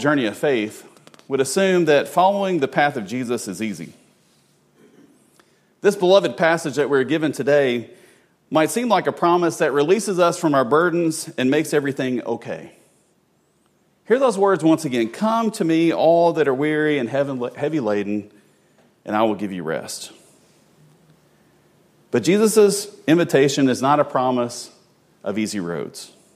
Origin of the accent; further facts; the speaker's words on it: Kentucky, United States; Now, you know, Laura and I are from Kentucky, and growing up in Kentucky, I had great-grandparents that owned farms.